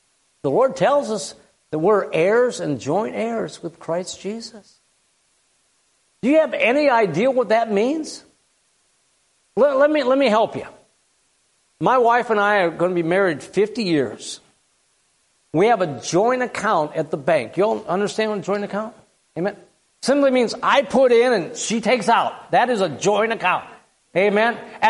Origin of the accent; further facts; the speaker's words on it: Mason City, Iowa, United States; I grew up in Mason City, Iowa. I never want to see another winter in my life.